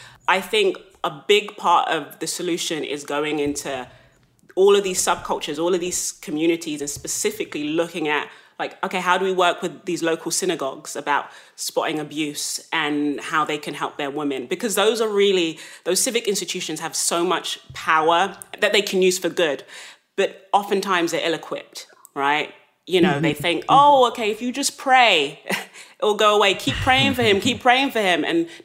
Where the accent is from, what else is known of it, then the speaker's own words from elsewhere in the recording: London, United Kingdom; I grew up in South London was predominantly made up of West African and West Indian immigrants